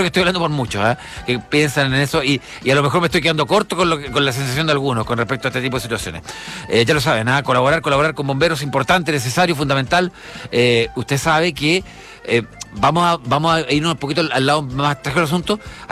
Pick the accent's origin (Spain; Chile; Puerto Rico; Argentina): Chile; no vamos a decir que somos así los chilenos